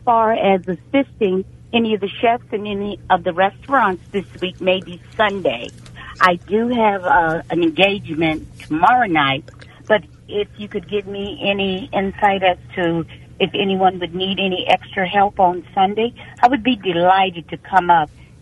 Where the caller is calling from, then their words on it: Lexington Park, Maryland, United States; I'm calling in from Lexington Park, Maryland, mm-hmm. in St. Mary's County.